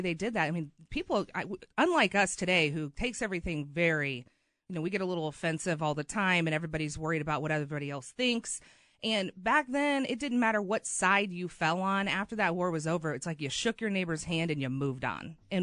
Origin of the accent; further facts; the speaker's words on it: Missouri, United States; And I grew up in Missouri, and I am a Mizzou fan.